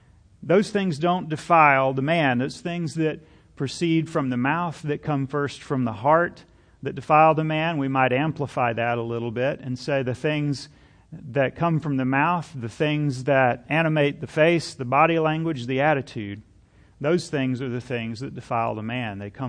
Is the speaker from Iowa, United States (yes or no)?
no; Georgia, United States; That's what I'd say where I grew up in South Georgia, just bragging.